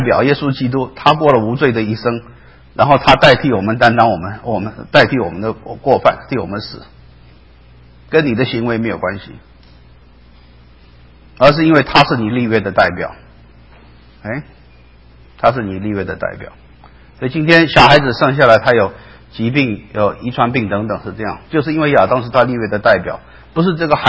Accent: Taiwan; 我记得我小时候在台湾，我妈妈烧饭

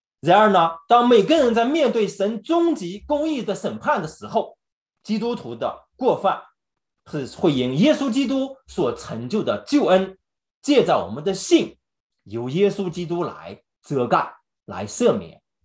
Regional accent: China; 犹太人呢，也像我们中国人常常想的

